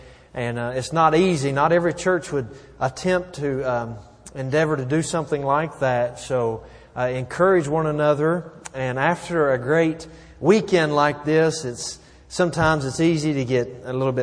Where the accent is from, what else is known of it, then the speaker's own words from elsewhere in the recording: West Virginia, United States; Now, I'm from West Virginia.